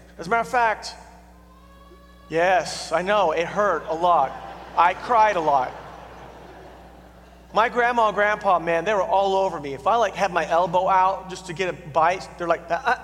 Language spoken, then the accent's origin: English; Oklahoma, United States; now in Texas, United States; Now, you know, I grew up in Oklahoma, and I live in Texas, and I know you all think that we're not from the South.